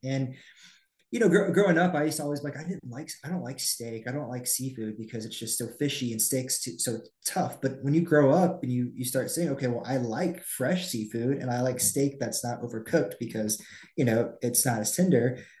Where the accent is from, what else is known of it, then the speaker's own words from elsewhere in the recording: Atlanta, Georgia, United States; Yeah, so, you know, you heard I'm from Atlanta, the metro Atlanta area, and, you know, kind of growing up in the 90s